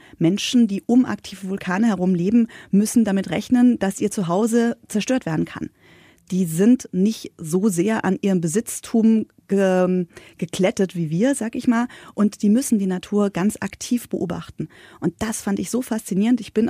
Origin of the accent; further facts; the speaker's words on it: Enkenbach-Alsenborn, Rhineland-Palatinate, Germany; Genau, ich komme aus Enkenbach-Eisenborn, aus dem Ortsteil Eisenborn